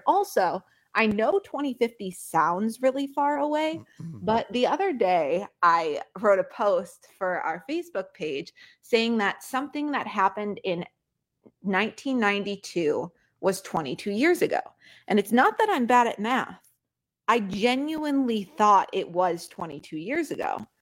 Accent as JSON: {"language": "English", "town": "Chicago", "region": "Illinois", "country": "United States", "lives_now": "Wisconsin, United States", "said": "I'm originally from the Chicago area. Chicago gets everything."}